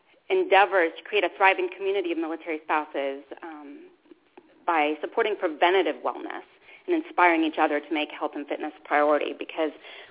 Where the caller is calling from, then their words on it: Fort Leavenworth, Kansas, United States; Well, I'm calling from Fort Leavenworth, Kansas, and my daughter is 9 years old, and we've been here for less than a year